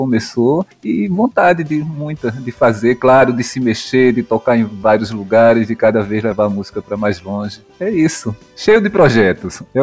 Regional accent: Maceió, Alagoas, Brazil; born there; eu nasci em Maceió, sou um cidadão alagoano, sou nordestino

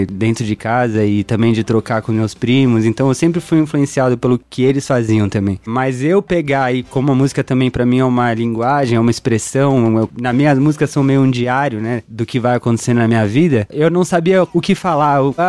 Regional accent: Avaré, São Paulo, Brazil; Eu sou de Avaré também, no interior de São Paulo.

